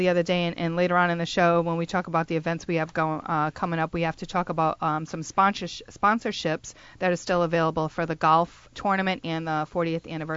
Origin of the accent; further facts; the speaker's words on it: North Providence, Rhode Island, United States; He's from North Providence, my hometown, which... Am I proud of it? I don't know.